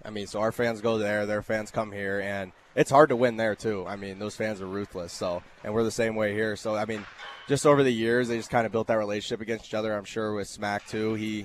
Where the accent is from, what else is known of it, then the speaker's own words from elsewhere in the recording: Alabama, United States; also born or lived in Pittsburgh; So I was born in Pittsburgh. I lived there for 2 years. And my dad was a Penguins season ticket holder since the 70s. So he loved hockey. And we moved to Alabama for his job.